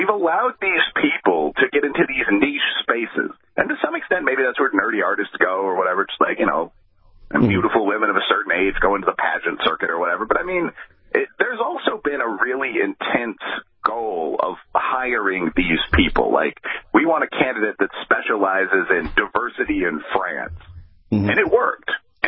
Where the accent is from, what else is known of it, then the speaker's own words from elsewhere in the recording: Chicago, Illinois, United States; I'm from Chicago, lived on the South Side originally